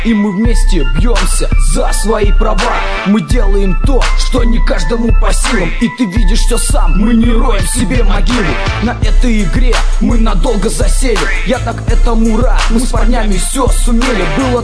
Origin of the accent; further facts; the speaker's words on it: Russia; born there; И я рад, что я родился в России.